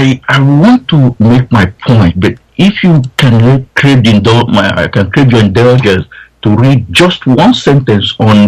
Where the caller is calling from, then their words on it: Houston, Texas, United States; I'm calling from Houston. Can you hear me?